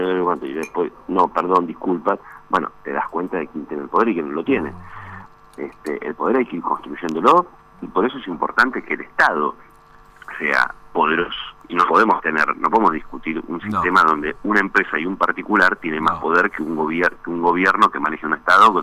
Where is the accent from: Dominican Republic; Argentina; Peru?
Argentina; Somos los argentinos que estamos preocupados